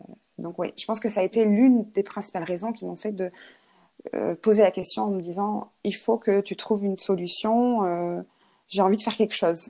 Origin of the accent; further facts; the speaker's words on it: Clermont-Ferrand, Auvergne-Rhône-Alpes, France; now in Monterey, United States; moi, je suis native d'Auvergne et Clermont-Ferrand, au milieu des volcans. J'ai pas du tout grandi autour de belles plages californiennes comme on a aujourd'hui ici, à Monterey.